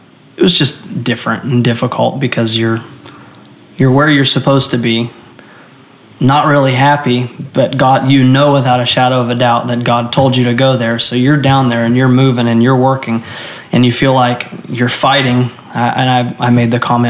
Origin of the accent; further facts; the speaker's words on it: Dodge City, Kansas, United States; Well, I'm originally from Dodge City, Kansas.